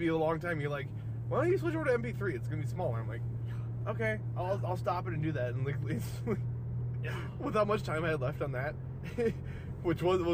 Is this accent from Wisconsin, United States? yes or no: yes; Wisconsin, United States; Whether or not she realized I was from Wisconsin is a different story.